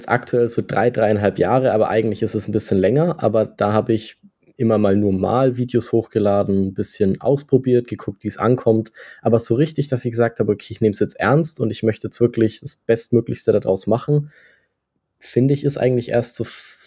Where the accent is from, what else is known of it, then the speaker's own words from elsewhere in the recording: Herzogenaurach, Bavaria, Germany; now in Karlsruhe, Germany; Und ich komme aus der Ecke Karlsruhe, beziehungsweise aus Karlsruhe. Ich komme aber eigentlich aus Bayern, in der Nähe von Nürnberg, Herzogenaurach. Das ist so ein kleines Dorf, wo Adidas, Puma, Schaeffler, ich weiß nicht, ob das dir was sagt, herkommt.